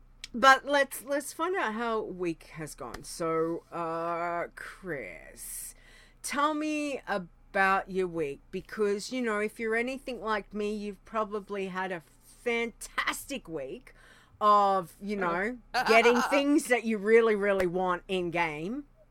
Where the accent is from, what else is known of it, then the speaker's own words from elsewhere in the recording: Rockhampton, Queensland, Australia; I come from Rockhampton, which is halfway up the Queensland coast. Hot hole of a place that it is. Very hot, very humid, very dry.